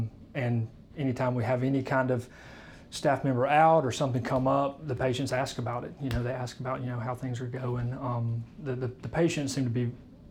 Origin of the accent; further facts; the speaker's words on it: Coker, Alabama, United States; So I'm from Coker. I grew up in Coker.